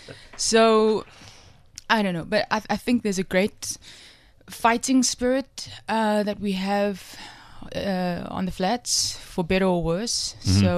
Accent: Strandfontein, Western Cape, South Africa; I come from Strandfontein, which is, I would say, kind of a nicer version of Mitchell's Plain, next to Mitchell's Plain.

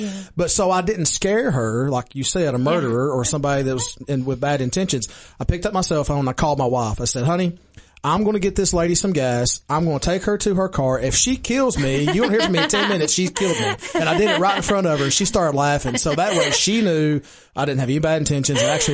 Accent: Baxter, Tennessee, United States; we're actually near Cookeville. Most of the time, I'll just say Baxter because I'm so proud mm-hmm. of Baxter.

